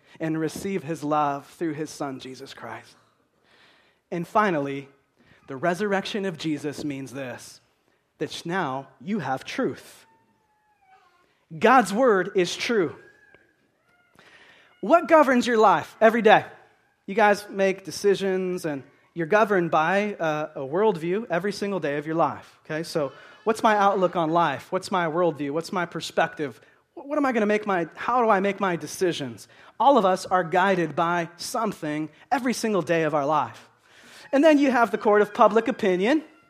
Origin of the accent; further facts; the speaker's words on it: Roseburg, Oregon, United States; We're from Roseburg. We don't care about that, right?